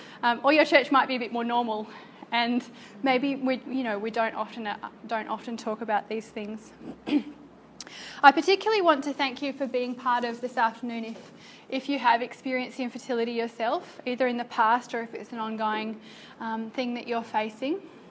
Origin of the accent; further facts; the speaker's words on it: Canberra, Australian Capital Territory, Australia; I'm from Canberra.